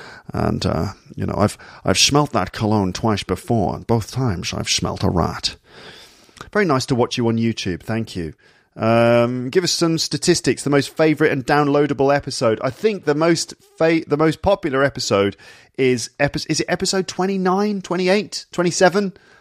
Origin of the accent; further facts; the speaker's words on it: West Midlands, United Kingdom; I grew up near Birmingham, so I'm very used to hearing Birmingham accents.